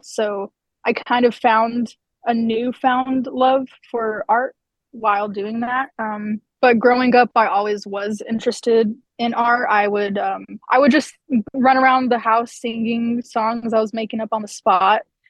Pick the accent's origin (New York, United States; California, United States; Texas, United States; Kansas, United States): Texas, United States; El Paso; Okay. Well, I was born and raised in El Paso, so that's fun. Lived here all my life.